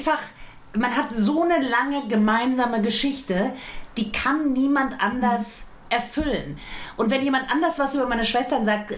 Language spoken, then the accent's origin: German; Frankfurt, Hesse, Germany; Nein, ich bin nicht auf dem Berg aufgewachsen. Ich bin in Frankfurt aufgewachsen.